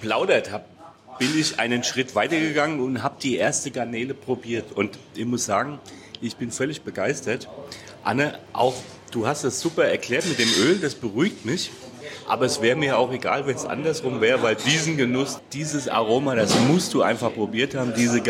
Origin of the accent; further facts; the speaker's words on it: Hesse, Germany; Also ich stelle als Hesse sagen, muy bien.